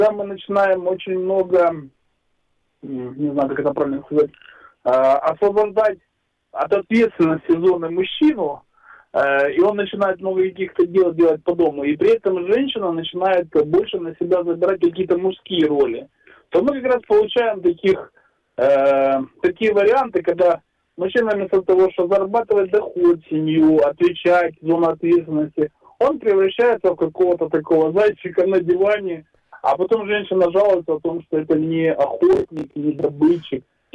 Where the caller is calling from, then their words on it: Kramatorsk, Donetsk Oblast, Ukraine; Краматорск.